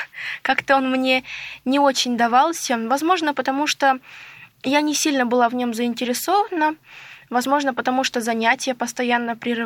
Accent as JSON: {"language": "Russian", "town": "Ulan-Ude", "region": "Buryatia", "country": "Russia", "said": "Я приехала из города Улан-Удэ, Республики Бурятия. Мне 15 лет"}